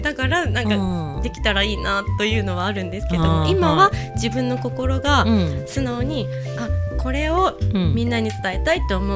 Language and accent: Japanese; Asakusa, Tokyo, Japan; 私自身は浅草出身で、うんうんうんうん、ずっと下町で育っているんですけども